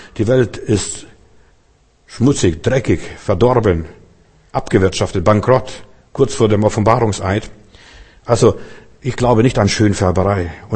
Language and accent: German; Lithuania; Als ich vor ein paar Jahren durch Litauen fuhr, meine Heimat, und ich war schockiert. Ich kenne Litauen ganz anders oder habe ganz anders gekannt.